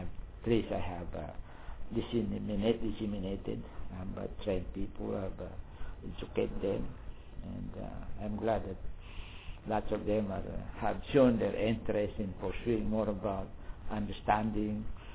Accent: Mindanao, Philippines; English is a second language; It's like me. I'm from Mindanao. Nobody knows where I came from.

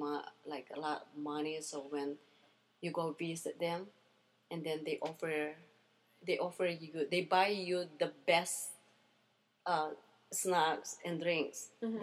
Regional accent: Manila, Metro Manila, Philippines; also born or lived in Capas; But I grew up in Manila and with my mom's cousin, and I stay with them when I grow up.

